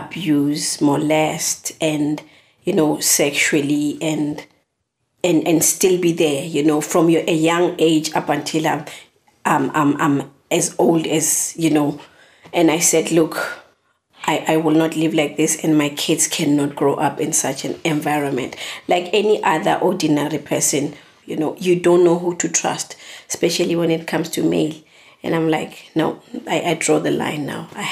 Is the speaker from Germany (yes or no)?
no; South Africa; moved away as an adult; now in Ireland; I'm from South Africa. The reason why I left South Africa is because of what happened to me.